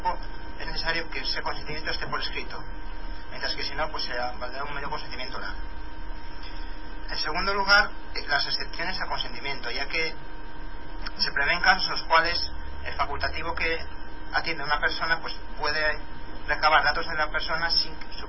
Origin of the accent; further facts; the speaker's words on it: Valencian Community, Spain; todos los que nos somos de Valencia.